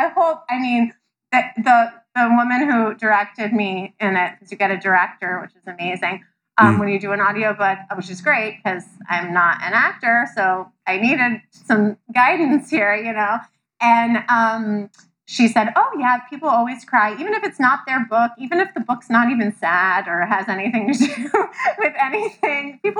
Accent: Ithaca, New York, United States; I grew up in Ithaca in upstate New York, and people always say, "Oh, you're from Ithaca. Why didn't you go to Cornell?" I'm from Ithaca, and I love Ithaca

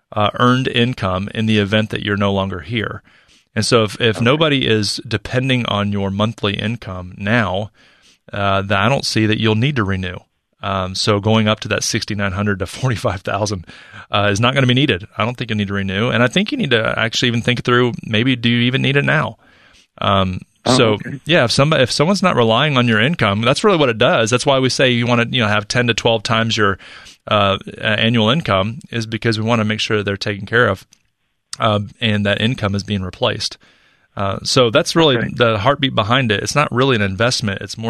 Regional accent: Charlotte, North Carolina, United States; Our next call comes in from Charlotte, North Carolina, my hometown.

